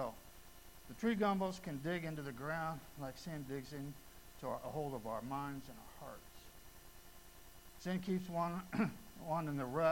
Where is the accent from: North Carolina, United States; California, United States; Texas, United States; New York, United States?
North Carolina, United States; You know, we came from North Carolina, and we visit, you know, the churches we were a part